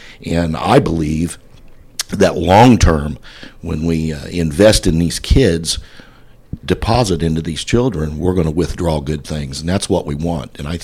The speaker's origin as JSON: {"language": "English", "region": "Indiana", "country": "United States", "said": "we have a deep four or five generation roots in Wayne. And so basically we're all basically from Mars Hill and of course the Wayne Township side, which feeds into Ben Davis."}